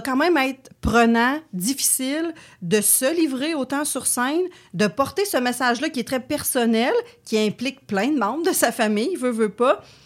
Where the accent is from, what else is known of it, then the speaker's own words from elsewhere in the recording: Quebec, Canada; moi, je ne suis pas née sur une ferme. J'ai grandi au Témiscamingue.